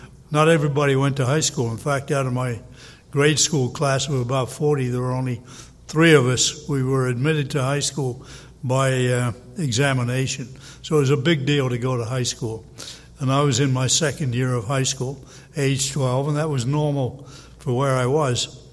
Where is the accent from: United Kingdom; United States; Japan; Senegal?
United Kingdom; England; born there; I was born in England, and I had an aunt who had married an American Army officer